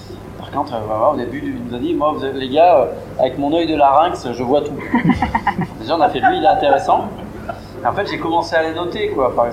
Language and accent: French; Montélégé, France; Moi, j'ai grandi ici, à Montélégé, à côté.